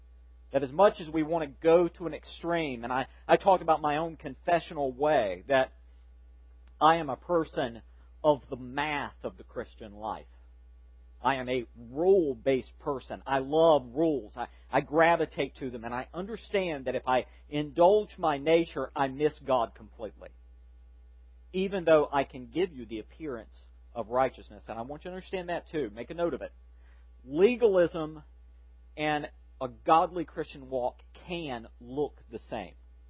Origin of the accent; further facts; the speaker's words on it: Southern United States, United States; I did mention I'm a Southerner.